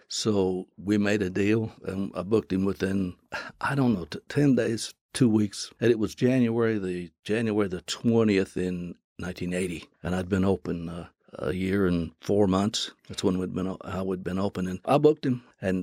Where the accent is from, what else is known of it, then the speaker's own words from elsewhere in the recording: Concord, Kentucky, United States; And of course, I grew up in Lewis County, Kentucky, up Concord.